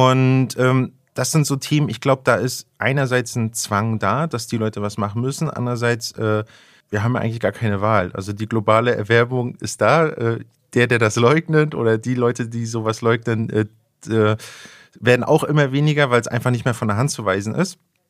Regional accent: Rostock, Mecklenburg-Vorpommern, Germany; ich komme auch aus Rostock, ich habe hier studiert

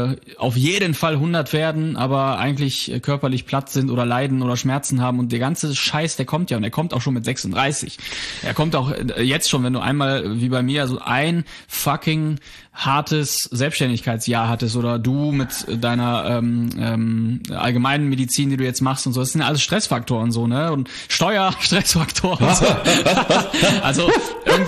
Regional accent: Poland; now in Germany; Wir sind ja aus Polen, Flüchtlinge, also Spätaussiedler nennt sich das ja, Spätaussiedler.

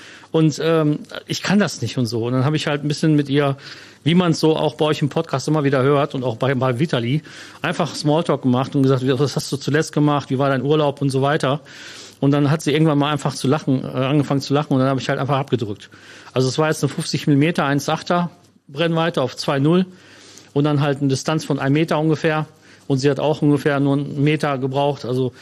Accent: Cologne, North Rhine-Westphalia, Germany; born or raised there; now in Lippe, Germany

